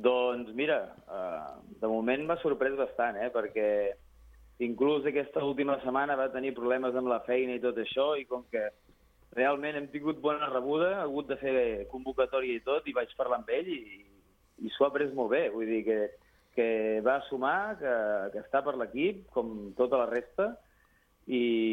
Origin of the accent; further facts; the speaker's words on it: Banyeres del Penedès, Catalonia, Spain; No, no, sóc de Banyeres.